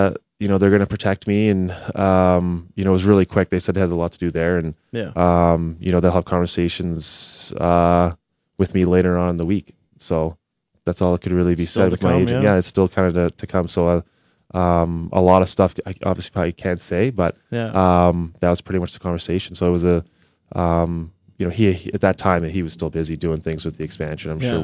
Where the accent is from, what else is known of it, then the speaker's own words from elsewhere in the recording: Calgary, Alberta, Canada; I'm from Calgary.